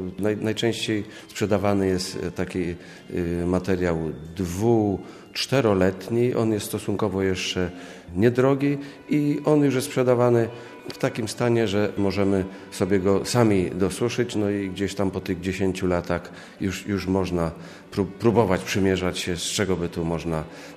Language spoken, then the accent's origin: Polish; Zakopane, Lesser Poland, Poland; No ja pochodzę akurat z gór, z Zakopanego